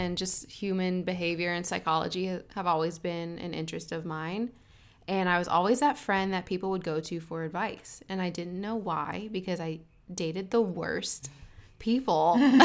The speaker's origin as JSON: {"language": "English", "town": "Arcadia", "region": "California", "country": "United States", "tie": "born or raised there", "said": "Southern California, Arcadia. Good old Arcadia. I love Arcadia. That's a nice little town."}